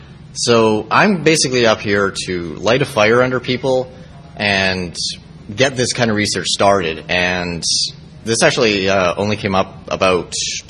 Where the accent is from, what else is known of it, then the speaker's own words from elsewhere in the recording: Canada; because I am Canadian and I actually would like to leave your wonderful country